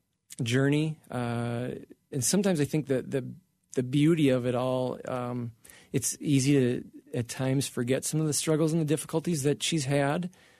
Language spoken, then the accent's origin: English; Wales, United Kingdom; So I'm Welsh, and so I have to promote the leek, which is really important to that culture.